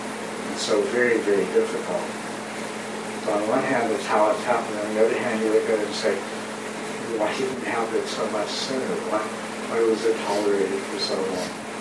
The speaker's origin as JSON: {"language": "English", "region": "the South", "country": "United States", "tie": "born or raised there", "said": "living in the South, growing up in the South, and then having a civil rights movement arise"}